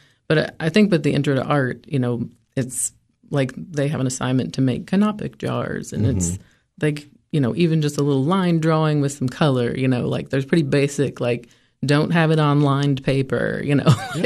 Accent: Kentucky, United States; also born or lived in Green Bay; I lived in Green Bay with my family because I was born in Green Bay, grew up in Kentucky. So I have a weird north-south

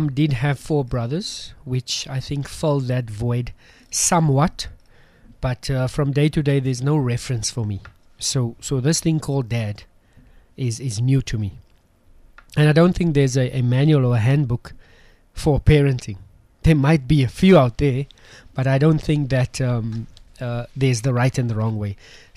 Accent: Johannesburg, Gauteng, South Africa; You know, I grew up in Westbury. I'm sure we know the violence and the gangsterism and the drugs that's involved. I played for a team in Waterfall Newlands.

